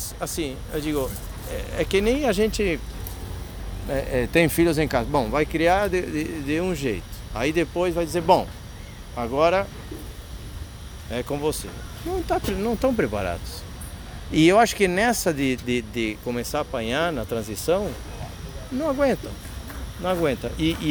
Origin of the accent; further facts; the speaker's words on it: Argentina; Portuguese is a second language; sou argentino, me formei como tenista na Argentina